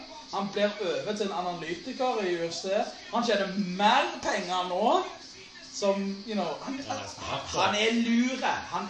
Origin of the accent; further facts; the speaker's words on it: Scotland, United Kingdom; Norwegian is a second language; jeg er skotte, ikke sant? Og jeg er jævlig stolt av å være skotte